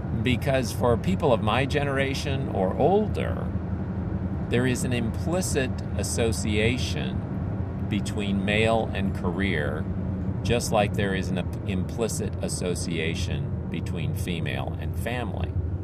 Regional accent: Philippines; because I grew up in the Philippines.

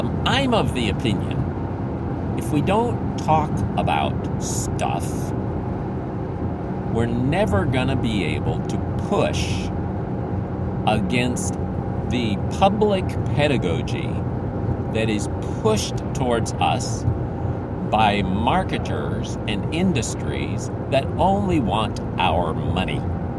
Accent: Philippines; Before I get into that, though, I should say that I grew up in the Philippines.

